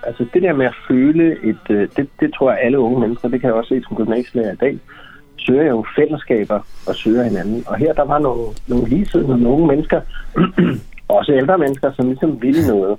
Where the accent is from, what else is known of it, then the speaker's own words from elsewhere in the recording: Region of Southern Denmark, Denmark; jeg kom fra Sydfyn. Jeg er opvokset på Sydfyn i sådan et godt friskolemiljø.